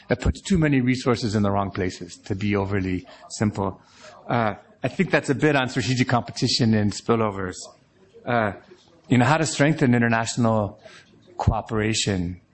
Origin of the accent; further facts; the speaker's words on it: California, United States; But I'd like to say I grew up in California. I tend to be an optimist.